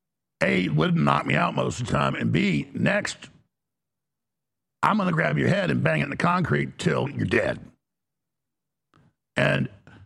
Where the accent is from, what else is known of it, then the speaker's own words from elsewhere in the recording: Dallas, Texas, United States; This was going on when I grew up in Dallas.